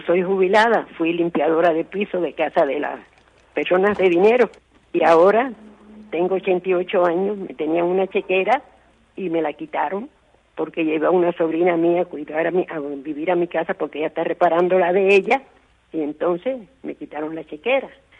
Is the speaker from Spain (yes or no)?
no; Limonar, Matanzas, Cuba; Yo soy de Limonar. Yo tenía una chequera de 147 pesos, porque no soy jubilada, fui limpiadora de piso de casa de las personas de dinero. Y ahora tengo 88